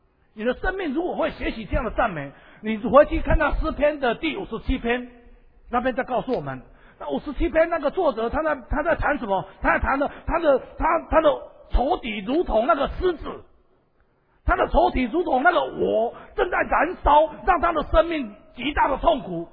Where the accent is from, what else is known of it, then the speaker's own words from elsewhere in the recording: Taiwan; 我们台湾人常常会把这个服侍哦当成是压力